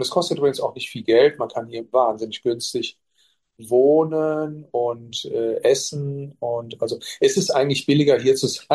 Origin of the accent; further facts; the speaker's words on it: Cologne, North Rhine-Westphalia, Germany; also ich bin in Köln geboren und bin dort auch zur Schule gegangen und habe mein Abitur gemacht